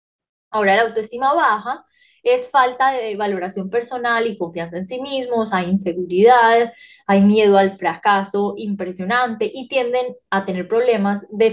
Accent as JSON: {"language": "Spanish", "country": "Colombia", "said": "de Colombia, soy psicóloga"}